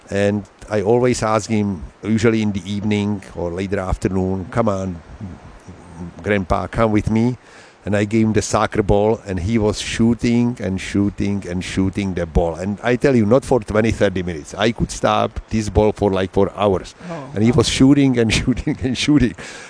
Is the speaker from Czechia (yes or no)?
yes; Pardubice, Pardubice Region, Czechia; English is a second language; but I am from the Pardubice, which is a hockey town. And that's why I became hockey player.